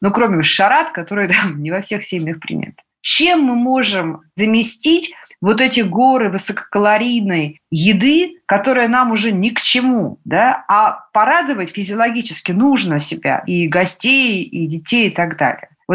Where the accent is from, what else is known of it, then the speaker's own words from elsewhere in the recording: Novosibirsk, Novosibirsk Oblast, Russia; мы отмечаем таким образом Новый год в Новосибирске, в моем родном городе.